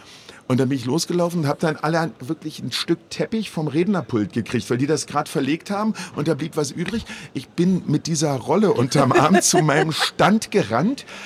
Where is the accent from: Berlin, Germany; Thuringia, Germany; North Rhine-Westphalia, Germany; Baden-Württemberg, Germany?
Berlin, Germany; Als katholischer Junge kenne ich die Messe vom Sonntag und als Berliner